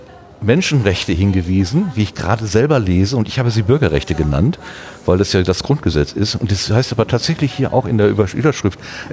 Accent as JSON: {"language": "German", "region": "West Germany", "country": "Germany", "tie": "born or raised there", "said": "ich bin nach dem Zweiten Weltkrieg aufgewachsen, ich bin im Westen Deutschlands aufgewachsen"}